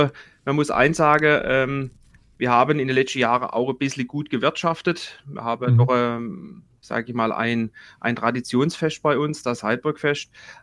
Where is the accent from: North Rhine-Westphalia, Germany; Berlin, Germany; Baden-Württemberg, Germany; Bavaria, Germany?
Baden-Württemberg, Germany; Elzach; also wir im Endeffekt aus Brechtal, das ist ein Stadtteil aus Elsach, das ist 20 Kilometer von Freiburg weg, ungefähr nördlich von Freiburg.